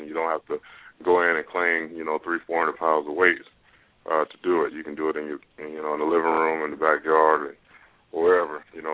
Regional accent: Live Oak, Florida, United States; I went to high school in Live Oak, Suwanee. It's in a little small town in North Florida, country town.

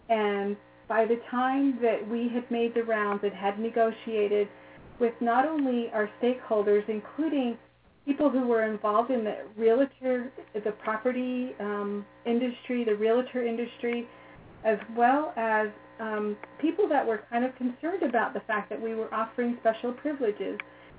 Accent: Fort Defiance, Arizona, United States; From the beginning, when I was raised in Fort Defiance, Arizona, there's one significant person in particular who really supported my whole being

